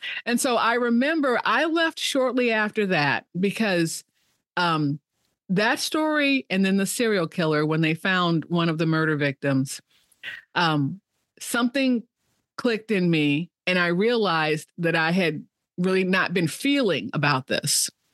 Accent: Chicago, Illinois, United States; I mean, and I'm from Chicago. I mean, I'm from a big city, but it's just everything was glittery and shiny.

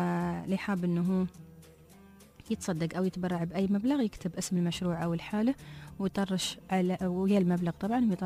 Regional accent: Dubai, United Arab Emirates; طبعا احنا عندنا في دبي بر ديره والبر الثاني او بر دبي.

